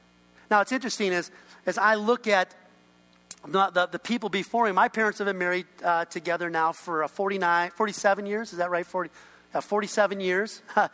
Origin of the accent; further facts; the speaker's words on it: Edina, Minnesota, United States; I grew up over in Edina, and we grew up in a pretty affluent community